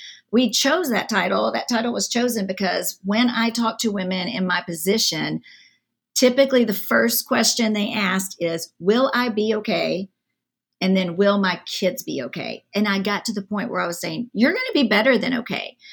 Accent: the South, United States; accent: Southern; So you don't get my Southern accent.

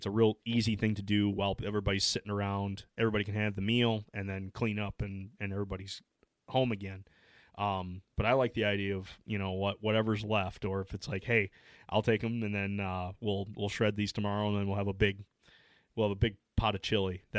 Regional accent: Midwest, United States; because I'm from the Midwest, I was getting this idea with squirrel to be a white chili

